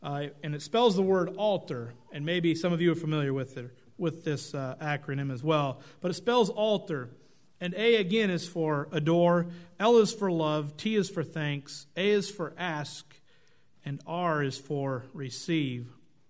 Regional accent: Oregon, United States; Growing up in Oregon, Bob had meetings a couple different times with our family, stayed at our house

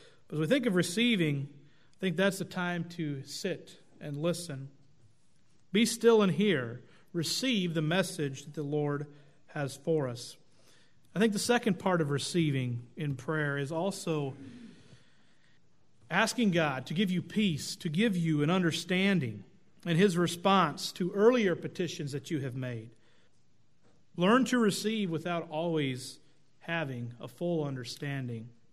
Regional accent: Oregon, United States; Growing up in Oregon, Bob had meetings a couple different times with our family, stayed at our house

